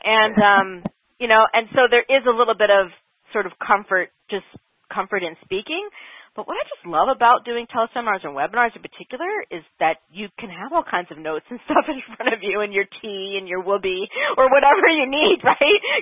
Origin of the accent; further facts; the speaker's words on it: New Jersey, United States; I'm from New Jersey, so I'll blame it on that, too.